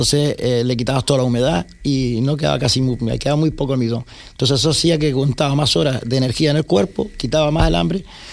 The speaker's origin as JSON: {"language": "Spanish", "town": "Los Estancos", "region": "Canary Islands", "country": "Spain", "tie": "born or raised there", "said": "Realmente me he criado en Los Estancos, bueno, me crié de la juventud, fue entre Los Estancos y Los Asomados."}